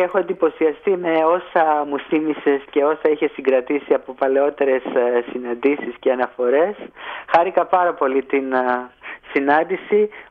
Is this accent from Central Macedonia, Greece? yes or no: yes; Thessaloniki, Central Macedonia, Greece; λέω από Θεσσαλονίκη, ο πατέρας μου είναι από την Τρακότσπα Καρδίτσας, και εγώ είμαι από το Μαυρομάτι, ένα χωριό δίπλα ακριβώς δηλαδή από την Δρακότρυπα.